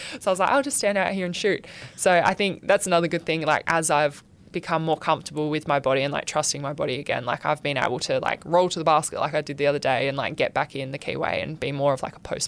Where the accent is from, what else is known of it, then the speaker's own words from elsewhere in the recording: Kalgoorlie, Western Australia, Australia; I was always like, I'm never moving to Perth. It's too big. I hate it. I'm never doing it. I love Kalgoorlie.